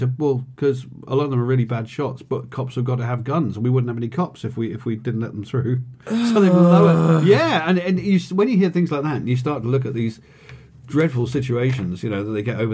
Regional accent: South West England, United Kingdom; I grew up in Cornwall. As you can tell occasionally when I get some of my flat vowels.

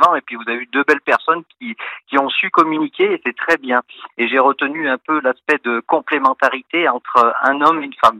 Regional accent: Saint-Étienne, Auvergne-Rhône-Alpes, France; Alors, je suis originaire de la région stéphanoise.

